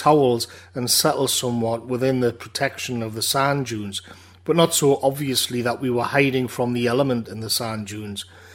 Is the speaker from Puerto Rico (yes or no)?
no; North East England, United Kingdom; One of the problems with growing up in the Northeast and being working class is that usually you'd be taken on your summer holidays to the Northeast or some quiet spot in Northumberland